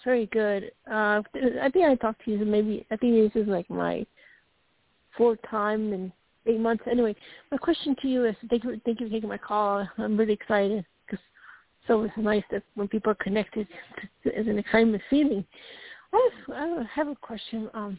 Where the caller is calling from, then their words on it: Colorado, United States; Oh, yes, sir. … from CO, state